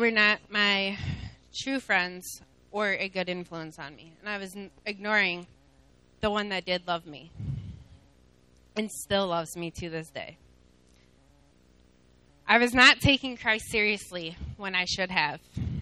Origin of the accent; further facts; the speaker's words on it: Janesville, Wisconsin, United States; I'm from Janesville.